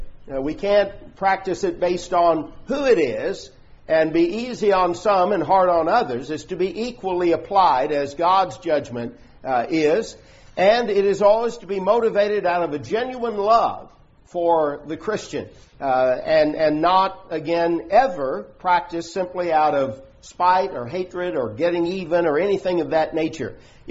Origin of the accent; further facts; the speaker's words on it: Glasgow, Scotland, United Kingdom; when I was growing up in Glasgow